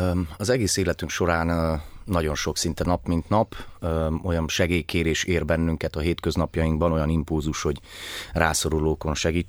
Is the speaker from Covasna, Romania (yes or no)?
no; Sâncraiu, Cluj County, Romania; kalotaszegi vagyok, Zsobok mellett nevelkedtem Kalotaszentkirályon